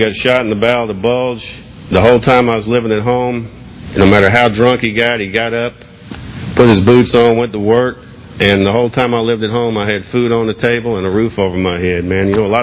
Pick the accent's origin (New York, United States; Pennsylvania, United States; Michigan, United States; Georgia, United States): Georgia, United States; I grew up in Georgia. Most people think I'm from Massachusetts listening to me talk, but I'm not. From Georgia, southwest Georgia.